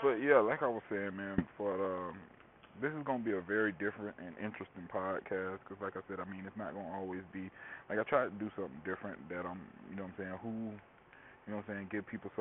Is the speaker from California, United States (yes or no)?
no; West Palm Beach, Florida, United States; now in Orlando, United States; I'm born and raised in West Palm Beach, where I grew up.